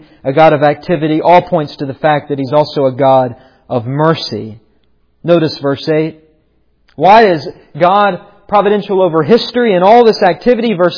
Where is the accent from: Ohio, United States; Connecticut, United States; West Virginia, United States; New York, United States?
West Virginia, United States; Now, partly I say that because I'm from West Virginia, and West Virginia is the mountain state.